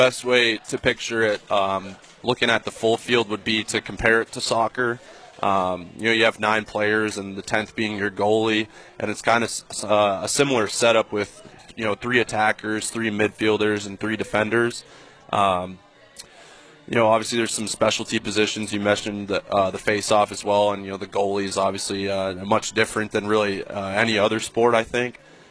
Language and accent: English; Canada; I'm Canadian